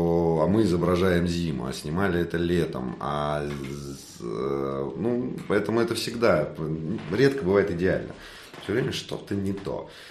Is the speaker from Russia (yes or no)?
no; Kazakhstan; потому что сам я выходец с Казахстана